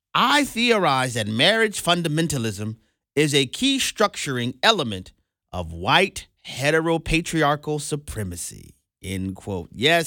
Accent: New Orleans, Louisiana, United States; I mean, little old me, I'm just a dude from New Orleans, you know, I'm just from the Ninth Ward.

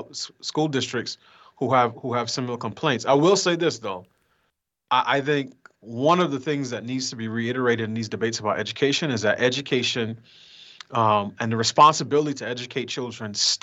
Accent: New York, United States; I grew up in New York, and I'm thinking, they just hear the top line, right?

